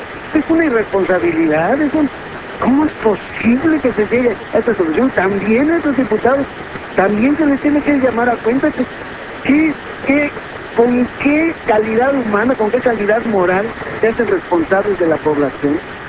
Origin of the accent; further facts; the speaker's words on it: Mexico; es nada más un punto de referencia de cómo estamos siendo tratados los mexicanos.